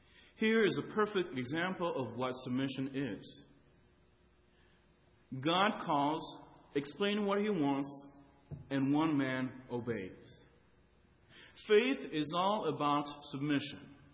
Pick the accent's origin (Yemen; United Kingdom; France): France; When I was growing up in France, I often played soccer with the kids in the neighborhood.